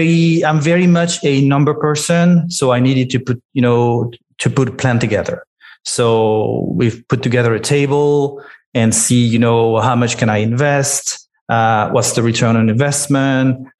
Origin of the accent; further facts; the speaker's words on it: Paris, Île-de-France, France; moved away as an adult; now in United States; I was born in Paris, lived there for 40 years and decided.